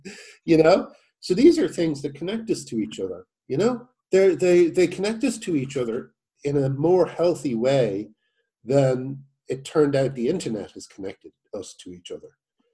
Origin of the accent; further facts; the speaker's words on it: Ireland; I grew up in Ireland, and when I was a kid, you know, I would be fairly wounded by buying British comics